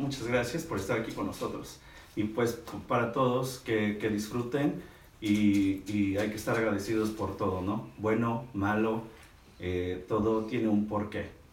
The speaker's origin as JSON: {"language": "Spanish", "country": "Mexico", "said": "creo que la mayoría de aquí somos mexicanos. Bueno, creo que todos somos mexicanos."}